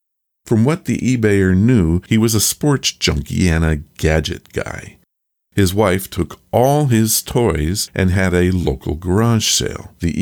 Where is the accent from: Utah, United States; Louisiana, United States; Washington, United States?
Washington, United States; Vancouver; This next story comes from my hometown of Vancouver, Washington, but I didn't send it in.